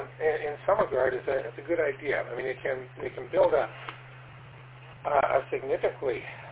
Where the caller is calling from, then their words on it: Toronto, Ontario, Canada; I'm transmitting here from Toronto, Ontario, Canada.